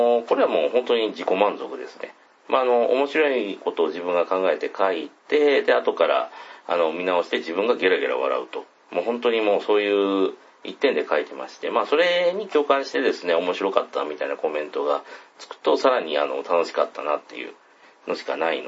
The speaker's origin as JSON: {"language": "Japanese", "region": "Kansai", "country": "Japan", "said": "出身は関西の方なんですけども、"}